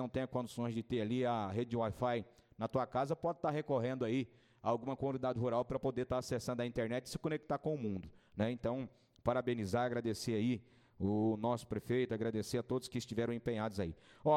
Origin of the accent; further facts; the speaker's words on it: Carneirinho, Minas Gerais, Brazil; sou aqui de Carneirinho, faço questão sempre de frisar que sou de Carneirinho, né, e que resido nesse município.